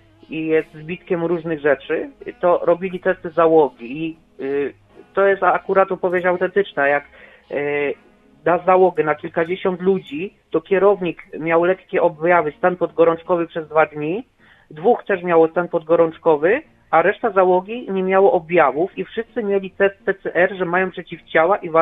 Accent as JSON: {"language": "Polish", "region": "Silesian Voivodeship", "country": "Poland", "said": "Ja w ogóle jestem ze Śląska, więc z klimatu kopalni tak się moje życie p***szyło."}